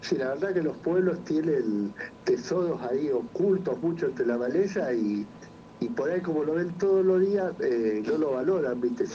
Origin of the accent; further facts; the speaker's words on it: Gálvez, Santa Fe, Argentina; Yo soy de la ciudad de Galvez.